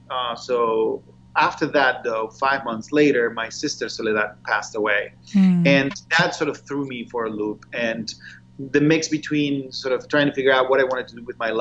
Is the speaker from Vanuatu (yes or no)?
no; Barcelona, Catalonia, Spain; I actually was born and raised in Barcelona, but my family is from Argentina.